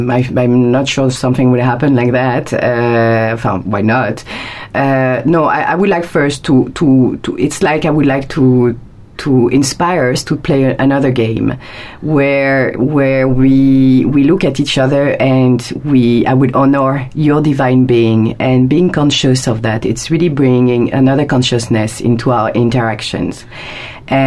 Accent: Paris, Île-de-France, France; I'm French. I'm coming from Paris, France, and I came 8 years ago for holidays

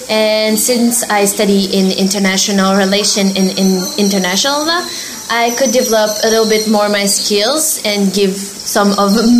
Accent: Montreal, Quebec, Canada; first language French; English is a second language; I'm from Canada, but actually I'm from Montreal, so I'm a French-Canadian.

